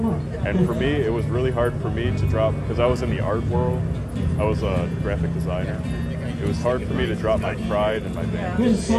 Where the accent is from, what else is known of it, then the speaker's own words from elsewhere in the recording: Wisconsin, United States; I went to Lutheran high school, Lutheran grade school. I'm originally from Wisconsin.